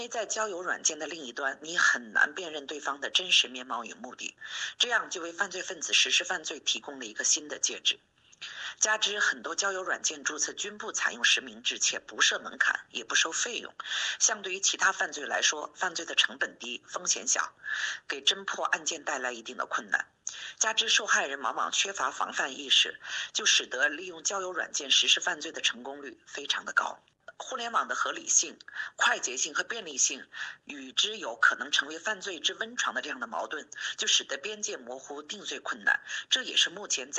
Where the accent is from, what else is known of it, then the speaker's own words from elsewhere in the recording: Toronto, Ontario, Canada; 我是来自加拿大的多伦多